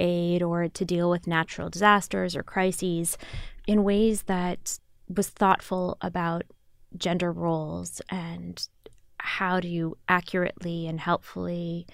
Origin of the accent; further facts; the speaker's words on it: Grand Rapids, Michigan, United States; I grew up in Grand Rapids, Michigan.